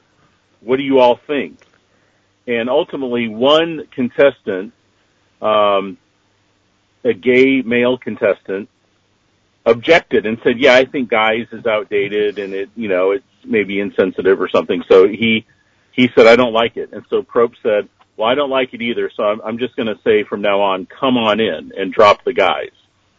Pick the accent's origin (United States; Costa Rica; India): United States; Midwest; I will say, as a native Midwesterner, uh-huh. I'm offended when you don't say guys.